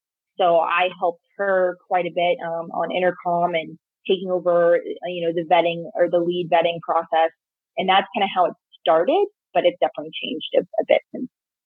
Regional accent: Tampa, Florida, United States; moved away as an adult; now in Denver, United States; I moved here to Denver from Tampa, Florida, originally for this role back in 2017

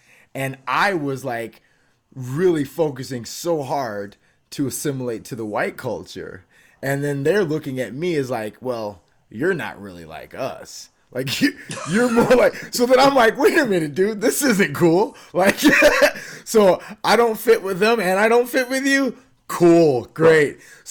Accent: South Holland, Illinois, United States; So a little Dutch village called South Holland

